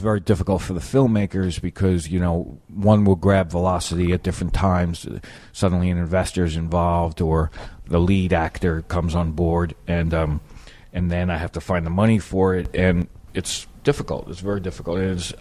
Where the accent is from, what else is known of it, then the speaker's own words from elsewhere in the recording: New York City, New York, United States; well, I was born and raised in Queens and Long Island City, and I live in Astoria.